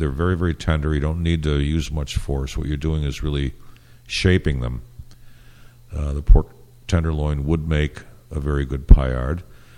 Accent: Ireland; I'm Irish. I like potatoes.

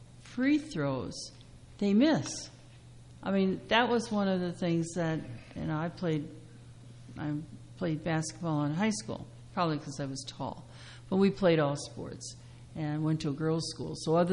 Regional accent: Midwest, United States; I think growing up in the Midwest, Indiana was a big basketball state.

